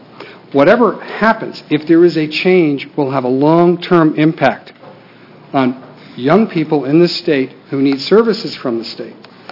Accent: Salem, Oregon, United States; from Salem. I'm a former state representative and a former state senator. I represented this area five terms in the House

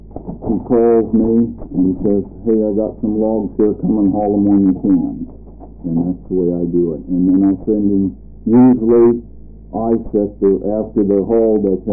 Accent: Hillsboro, Oregon, United States; I'm from Hillsboro, Oregon.

